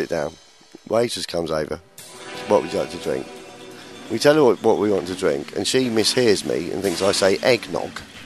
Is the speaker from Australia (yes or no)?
no; England, United Kingdom; now in United States; Of course, I'm English. It is St. Patrick's night.